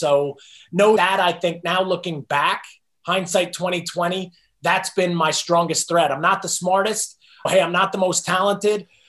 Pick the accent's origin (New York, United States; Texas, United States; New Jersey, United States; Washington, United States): New Jersey, United States; And I grew up in New Jersey.